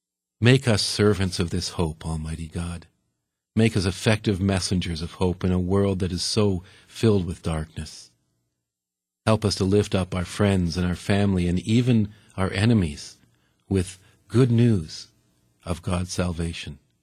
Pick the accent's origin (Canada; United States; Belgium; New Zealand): Canada; Guelph, Ontario; This is sung by a choir from my hometown